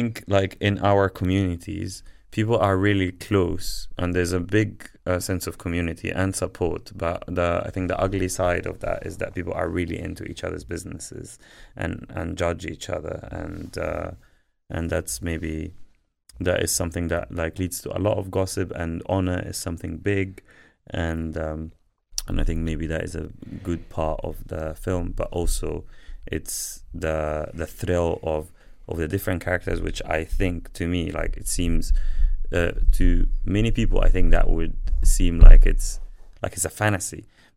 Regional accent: Cairo, Cairo Governorate, Egypt; So I'm from Bab al-Sharia.

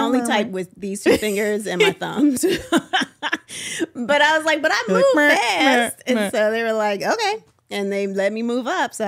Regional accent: New Jersey, United States; I'm from Jersey, but I'm from South Jersey. So it's totally different.

